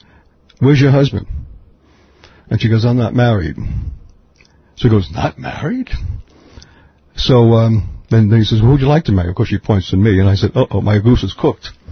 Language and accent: English; West Islip, New York, United States; now in India; You know, when I was growing up in West Islip on Long Island, I had no idea that my life would turn out like this.